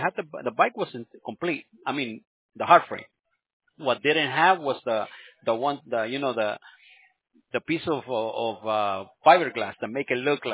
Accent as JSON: {"language": "English", "region": "California", "country": "United States", "said": "I'm completely debate because I'm from California and my dad liked the Yankees, so I'm in the middle."}